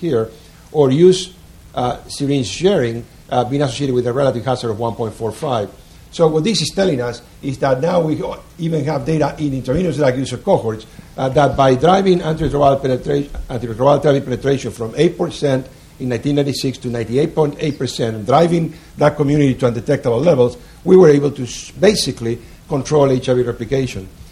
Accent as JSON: {"language": "English", "country": "Canada", "said": "because I'm a Canadian, I want to say thank you to the American people"}